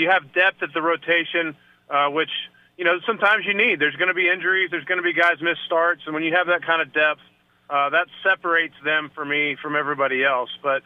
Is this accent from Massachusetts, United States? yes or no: no; Oklahoma, United States; I grew up in baseball. My dad was a coach. I grew up in Oklahoma, which isn't far.